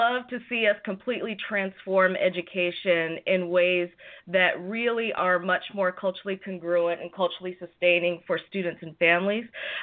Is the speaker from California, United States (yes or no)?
yes; California, United States; also born or lived in Washington State; I'm from California, but I lived in Washington State for 19 years.